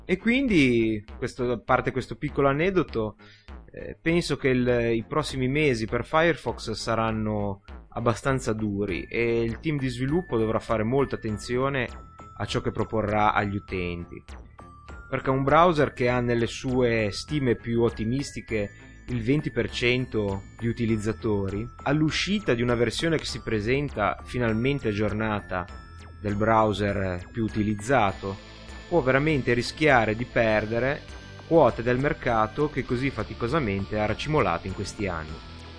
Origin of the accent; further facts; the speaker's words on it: Liguria, Italy; ma da buon ligure cerco sempre di scegliere il prodotto col miglior rapporto qualità-prezzo